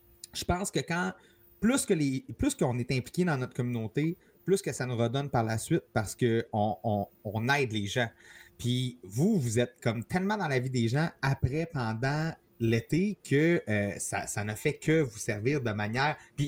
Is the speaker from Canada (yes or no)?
yes; Jonquière, Quebec, Canada; parce que je viens de Jonquière.